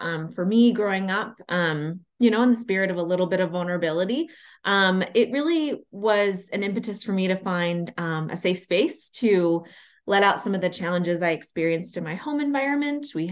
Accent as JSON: {"language": "English", "region": "Pennsylvania", "country": "United States", "tie": "born or raised there", "said": "And we grew up in Pennsylvania in the U.S."}